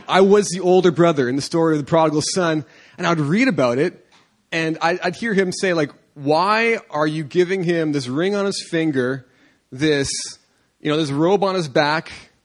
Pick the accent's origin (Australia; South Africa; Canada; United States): Canada; You know, I'm from Canada. I love hockey. I grew up, living, breathing hockey